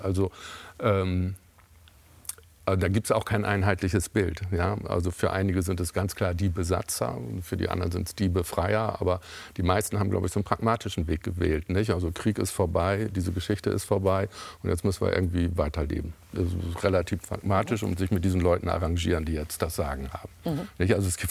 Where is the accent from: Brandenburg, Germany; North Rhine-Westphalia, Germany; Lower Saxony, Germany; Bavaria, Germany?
Lower Saxony, Germany; born there; Nein, nein, Niedersachsen.